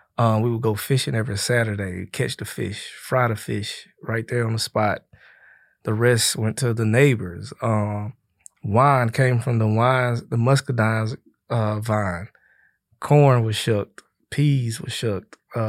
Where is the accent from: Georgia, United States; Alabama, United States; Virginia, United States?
Georgia, United States; Atlanta; So, yeah, I was raised in Atlanta, Georgia. So I went from a small town to an even, you know, compared to L.A., a small city, but it was a big, big city